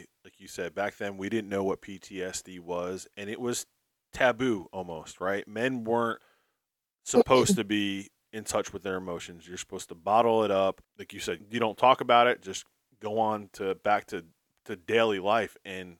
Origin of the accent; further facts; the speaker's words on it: New Jersey, United States; Well, Doug and I are from New York and New Jersey. Doug's from New York. I'm from New Jersey.